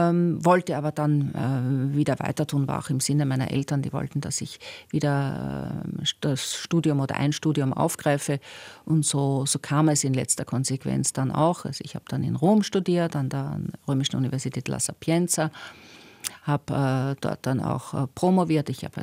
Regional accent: Austria; für die Aufenthaltsgenehmigung, die man als Österreicherin brauchte

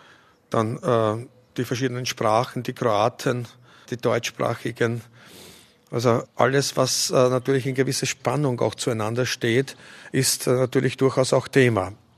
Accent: Burgenland, Austria; ich bin Burgenländer. Ich lebe seit Jahrzehnten in diesem Land. Ich habe dieses Land in mir

